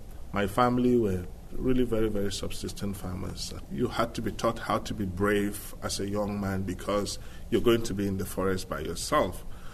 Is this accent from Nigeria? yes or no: yes; North Central, Nigeria; moved away as an adult; now in Iowa City, United States; In Nigeria, I grew up in the rural area. I was born in a very small village in north-central Nigeria.